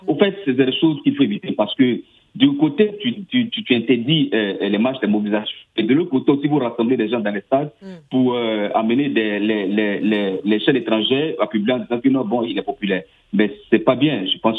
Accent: Côte d’Ivoire; moi je suis Ivoirien, résident en Côte d'Ivoire, et j'ai vécu ce qu'on appelle la crise de 2010, nous étions tous à Abidjan

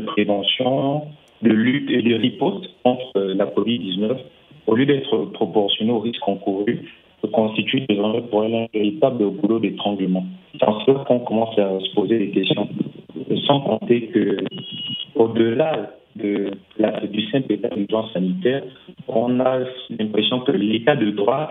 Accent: Gabon; Bon, avec d'autres regards en tant que Gabonais

